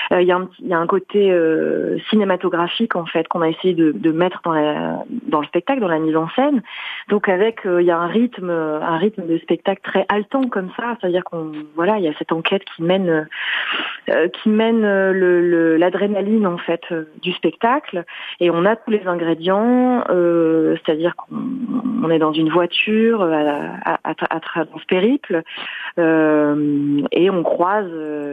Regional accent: Brussels, Brussels-Capital Region, Belgium; Nous, on vient de Bruxelles et on est très content de jouer pour la première fois à Paris.

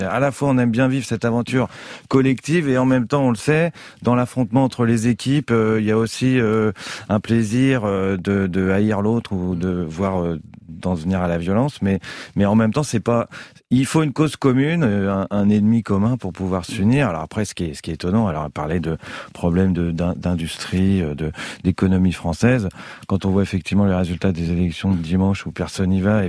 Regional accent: Rouen, Normandy, France; accent: Rouen; À l'époque je viens de Rouen, donc comme je le répète avec mon accent d'Arouen

